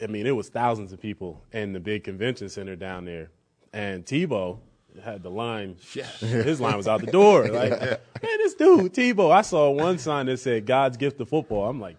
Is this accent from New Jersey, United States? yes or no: yes; New Jersey, United States; And I'm from New Jersey, right? Yeah. So I came here. I'm like, man, it's cold in Buffalo.